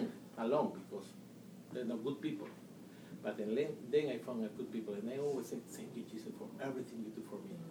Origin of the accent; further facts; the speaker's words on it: Lima, Peru; English is a second language; moved away; When I was in Lima, Peru, always I grew up in Catholic family.